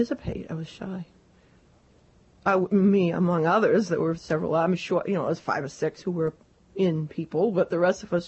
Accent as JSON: {"language": "English", "region": "Maine", "country": "United States", "tie": "born or raised there", "said": "Well, I grew up in one of the richest towns in the state of Maine"}